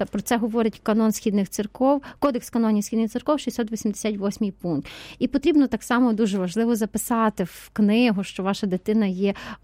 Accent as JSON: {"language": "Ukrainian", "town": "Ternopil", "region": "Ternopil Oblast", "country": "Ukraine", "said": "я з Тернополя, із парафії, з катедри"}